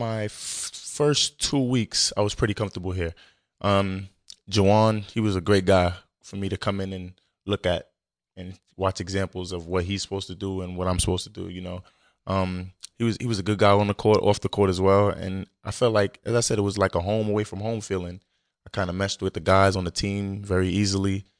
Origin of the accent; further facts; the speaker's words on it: New York, United States; but when I came here, you know, he's from New York, I'm from New York, so we kind of meshed and clicked easily